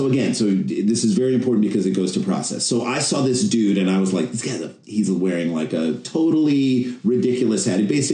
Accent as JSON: {"language": "English", "town": "St. Louis", "region": "Missouri", "country": "United States", "tie": "born or raised there", "lives_now": "New York, United States", "said": "So what happened to us is we came to New York in 1994. So we grew up in St. Louis, Missouri, which is like Midwest."}